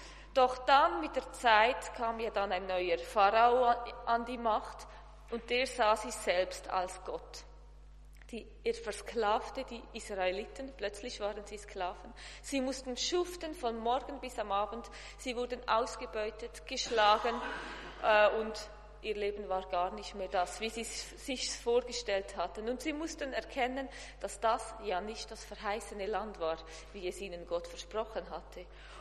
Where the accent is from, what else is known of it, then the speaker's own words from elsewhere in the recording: Switzerland; Ich bin aus der Schweiz und ich bin gestern schon gekommen.